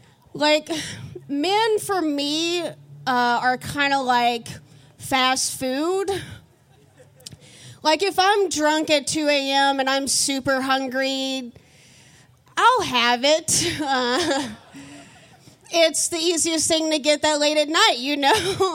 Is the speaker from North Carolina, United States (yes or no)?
no; Kentucky, United States; now in Boston, United States; And I'm new to Boston, too, so it's really cool to get to come to things like this. I moved here from the Midwest. I grew up in a really small town in Kentucky on a farm.